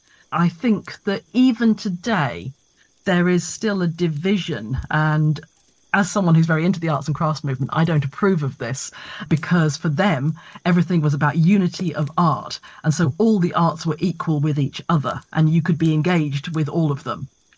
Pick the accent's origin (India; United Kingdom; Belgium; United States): United Kingdom; Upwell, East of England; And when I was growing up in the Fens, my best friend's mum was from Wisbeach and we lived in Upwell. They were 8 miles away from each other.